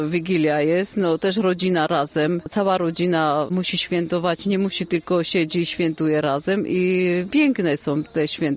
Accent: Armenia; moved away as an adult; now in Poland; Przyjechałam z Armenii 25 lat temu. Na wycieczkę przyjechałam i poznałam męża przez 3 dni.

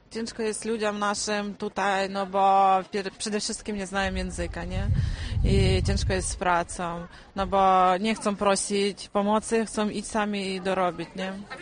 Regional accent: Ukraine; Polish is a second language; now in Wieluń, Poland; jestem z Ukrainy i mieszkam w Wieluniu około 5 lat już.

